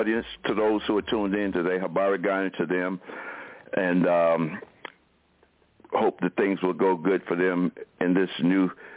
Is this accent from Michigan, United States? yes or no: no; Durham, North Carolina, United States; I'm from Durham, North Carolina. Just one of the regular brothers from the hood.